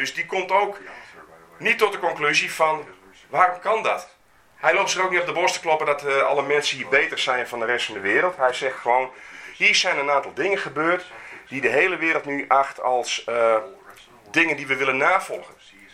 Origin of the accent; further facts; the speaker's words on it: Friesland, Netherlands; Hier, wij zijn nou hier, wij zijn Friezen hier, en hier had je al het oud-Fries recht.